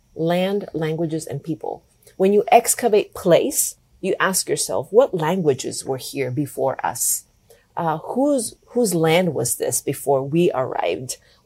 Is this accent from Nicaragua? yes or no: yes; Nicaragua; English is a second language; moved away as an adult; now in United States; it was my life growing up in Nicaragua in the 80s and 90s. I grew up there up until the age of 18 when I moved to the U.S. to go to college.